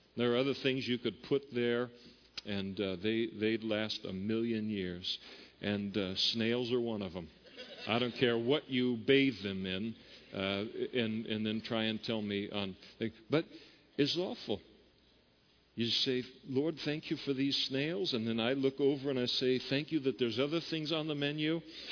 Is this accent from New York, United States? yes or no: no; Napa, California, United States; Now, I grew up in Napa